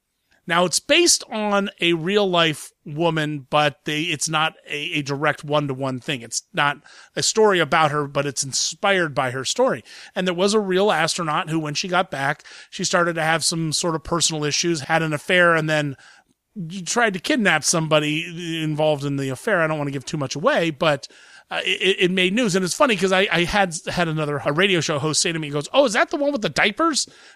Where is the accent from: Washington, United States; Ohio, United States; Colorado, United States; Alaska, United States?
Ohio, United States; Columbus; It was supposed to open in my hometown, Columbus, Ohio, this week.